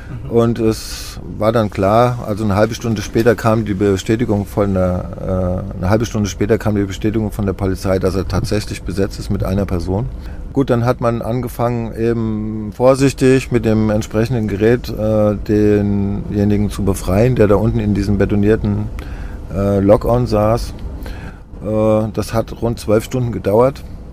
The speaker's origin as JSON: {"language": "German", "town": "Waldorf", "country": "Germany", "tie": "born or raised there", "said": "aber auch in Waldorf, in meinem Heimatort, sind hunderte gesichtet worden"}